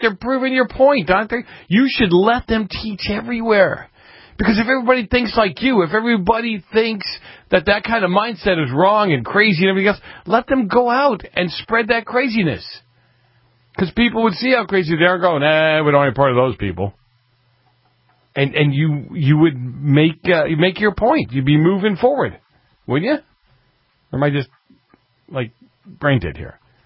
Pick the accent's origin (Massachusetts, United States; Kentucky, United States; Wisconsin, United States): Massachusetts, United States; Boston; do you remember when I grew up in New England, in Boston, and there were always nuns walking the street?